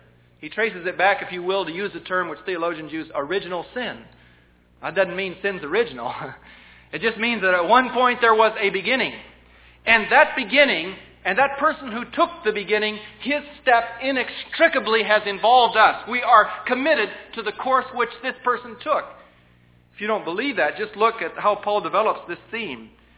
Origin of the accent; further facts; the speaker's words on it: United States; I'm an American, brought up in a democratic country, which stresses the individualism of the human being.